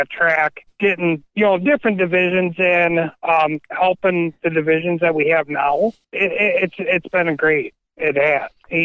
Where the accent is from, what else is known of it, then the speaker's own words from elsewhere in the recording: Sun Prairie, Wisconsin, United States; down from where I'm from Sun Prairie originally.